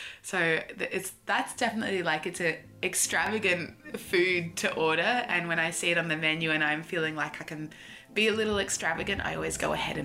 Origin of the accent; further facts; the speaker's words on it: Fremantle, Western Australia, Australia; set very close to where I grew up in Fremantle, Western Australia.